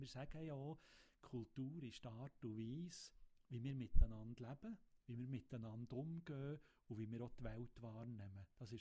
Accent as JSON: {"language": "German", "region": "Bern", "country": "Switzerland", "tie": "born or raised there", "said": "weil ich bin selber am Thunersee oben aufgewachsen."}